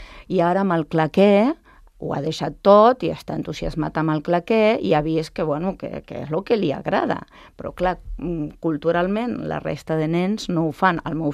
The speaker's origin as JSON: {"language": "Catalan", "country": "Argentina", "second_language": "Catalan", "lives_now": "Spain", "said": "Jo sóc argentina, llavors quan jo vaig a l'Argentina per televisió"}